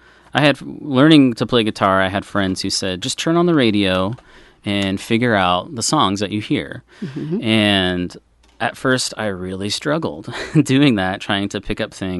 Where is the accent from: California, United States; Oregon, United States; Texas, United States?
Oregon, United States; Salem; Salem, Oregon.